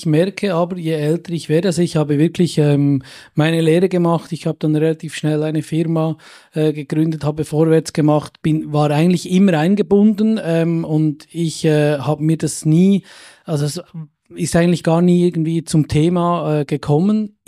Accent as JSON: {"language": "German", "town": "Hofstetten", "region": "Bern", "country": "Switzerland", "said": "wenn ich ein bisschen weiter weg bin, sage ich, ich bin in Brienz zu Hause, weil Hofstetten keiner mehr kennt. Wenn ich in Zürich bin, sage ich, ich bin im Berner Oberland zu Hause, und wenn ich im Ausland bin, komme ich aus der Schweiz."}